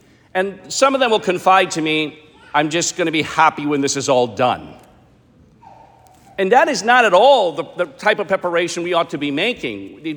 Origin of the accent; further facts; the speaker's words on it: Philippines; and trust me, being Filipino, this is not lost on me, Filipinos start celebrating Christmas in months that end in Burr.